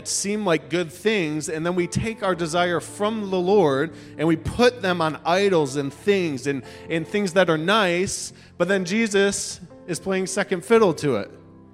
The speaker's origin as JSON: {"language": "English", "country": "United States", "said": "I like this because I'm from America and I like explosions."}